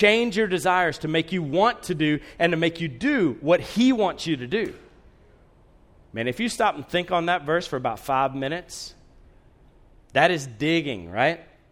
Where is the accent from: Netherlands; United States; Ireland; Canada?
United States; Columbus, Georgia; I grew up in Columbus, Georgia. We did not rake leaves. There were no leaves. It was all pine straw.